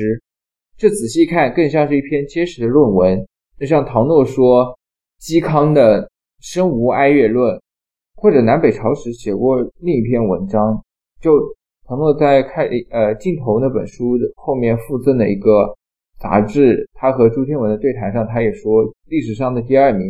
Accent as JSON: {"language": "Chinese", "country": "China", "said": "就这是作为中国人的微小优势吧"}